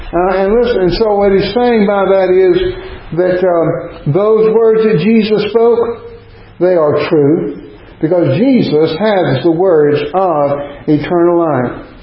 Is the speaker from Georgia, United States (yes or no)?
yes; Wrightsville, Georgia, United States; not all that far from where I grew up in Wrightsville, and between there and Macon.